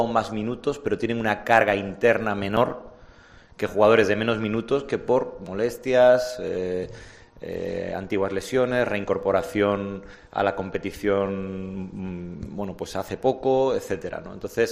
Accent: Galicia, Spain; Dicen en mi tierra que hay que perdonar, es gallego

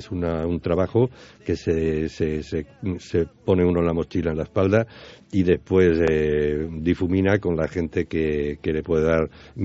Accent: Extremadura, Spain; Y la otra es intentar promocionar a la gente de mi tierra, a los grupos, a los artistas y a los cómicos como tú, que hacen el trabajo desde la base aquí en Extremadura.

